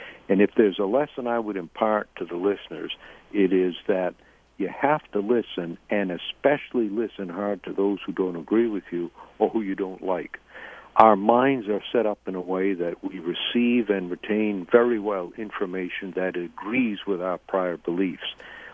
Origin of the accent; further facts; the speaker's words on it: United States; born there; I'm very lucky that they both ended up in America, and I was born in America, and every day I thank my lucky stars for it.